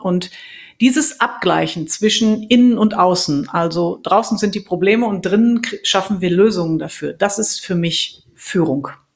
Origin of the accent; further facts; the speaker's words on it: Dortmund, North Rhine-Westphalia, Germany; now in Münster, Germany; Also ich bin gebürtige Dortmunderin. Ich bin ein Kind des Potts, was man an meinem Sprachklang auch immer noch raushören kann.